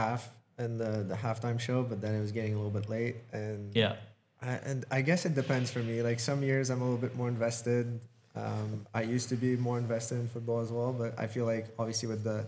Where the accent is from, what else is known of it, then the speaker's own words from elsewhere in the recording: Canada; Because we're from Canada, too.